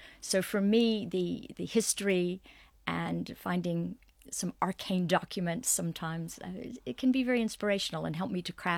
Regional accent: Winston-Salem, North Carolina, United States; I studied at Salem College in my hometown, where there were two Flintrop organs.

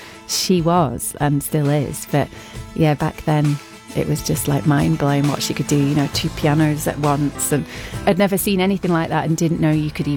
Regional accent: Northern Ireland, United Kingdom; moved away; also born or lived in Barnsley; And then when we moved from Northern Ireland to Barnsley, there was an amazing performing arts service there that was opposite the football pitch.

